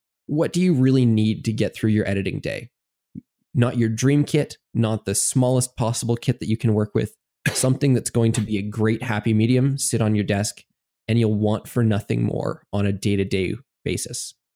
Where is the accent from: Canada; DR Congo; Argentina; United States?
Canada; Hey, as a Canadian, I have an affinity for them because they're a fellow Commonwealth country, right?